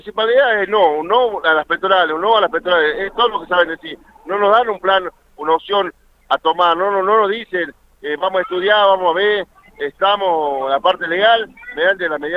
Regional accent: Salta, Argentina; no somos salteños

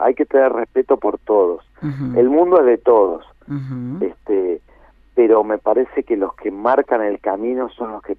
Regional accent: Victoria, Entre Ríos, Argentina; now in Colón, Argentina; y si ahí en Colón, yo pasé mi infancia en Victoria, aparte.

